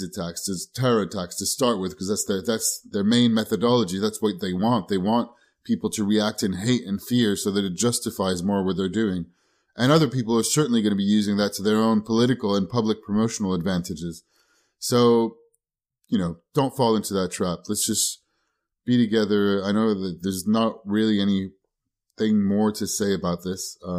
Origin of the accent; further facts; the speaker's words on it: Paris, Île-de-France, France; And I grew up in Paris, and a lot of these attacks happen right next door